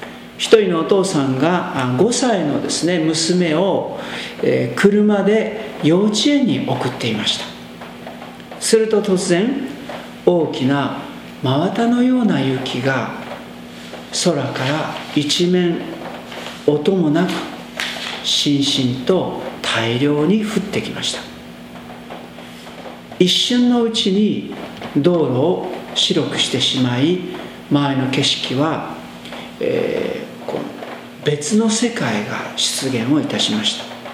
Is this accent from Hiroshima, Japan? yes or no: yes; Hiroshima, Japan; 私のふるさとも広島のですね、田舎です。冬は雪が降ります。